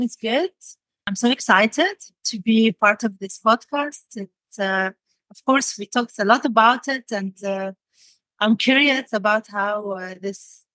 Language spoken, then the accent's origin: English; Damascus, Damascus Governorate, Syria; now in Netherlands; because I come from a Middle Eastern background. I grew up in Damascus, Syria, and I moved to the Netherlands.